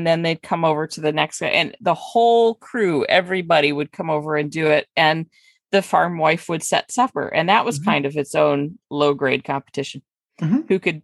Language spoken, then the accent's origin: English; Flint, Michigan, United States; Oh, trust me. I grew up just outside of Flint.